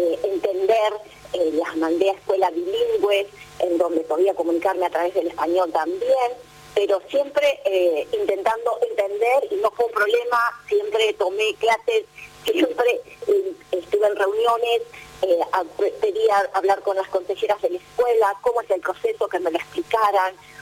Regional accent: Córdoba, Argentina; Soy cordobesa de Barrio Ituzaingó. I made in Córdoba.

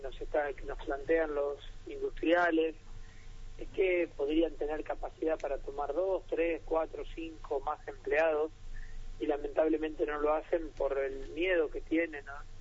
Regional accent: Santa Fe, Argentina; quienes vamos a estar al frente 24 horas los 7 días de la semana somos los santafesinos

